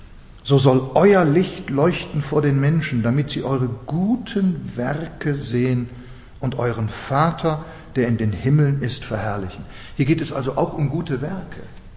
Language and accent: German; Switzerland; Na, ich bin ja Schweizer.